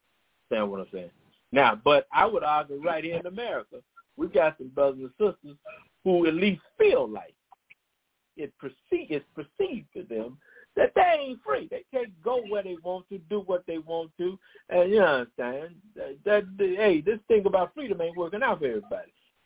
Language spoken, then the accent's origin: English; Chicago, Illinois, United States; also born or lived in New York; I know in my city, I was born and raised in Chicago and New York, they saying, look here, man